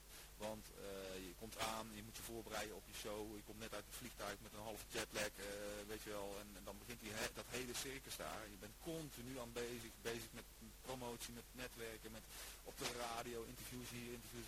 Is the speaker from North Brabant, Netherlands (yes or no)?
yes; 's-Hertogenbosch, North Brabant, Netherlands; also born or lived in Amsterdam; Ik ben 2 jaar later ben ik toch weer teruggetrokken naar Den Bosch waar ik vandaan kom.